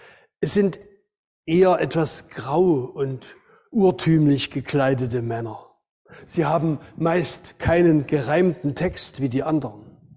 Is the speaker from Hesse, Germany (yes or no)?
no; Thuringia, Germany; Weihnachten in den Nachkriegs- und Hungerjahren bei uns zu Hause in Thüringen oder hier im Erzgebirge.